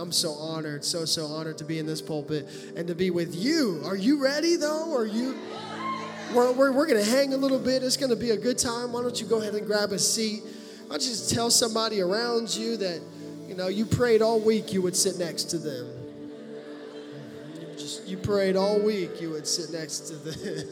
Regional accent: Baton Rouge, Louisiana, United States; born there; now in Fort Worth, United States; And born in Baton Rouge, Louisiana. That's really where I'm from. Me and my wife are from Louisiana.

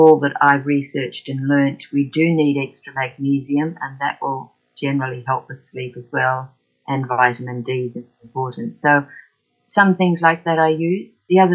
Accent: Australia; now in Auckland, New Zealand; I am Australian, and yeah, that's where my heart is really. But it's easy to live in Auckland, and it's a lovely place to be also.

